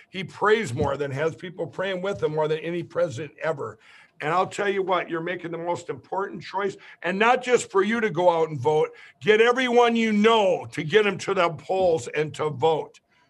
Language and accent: English; Minnesota, United States; because like in my home state of Minnesota, there's 9 Democrat mayors that switched in northern Minnesota